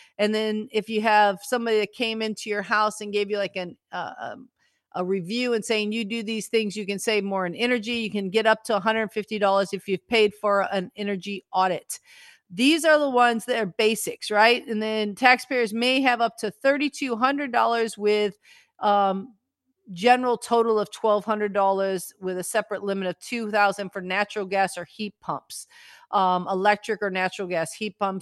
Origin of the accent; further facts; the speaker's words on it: Australia; I'm Australian, obviously.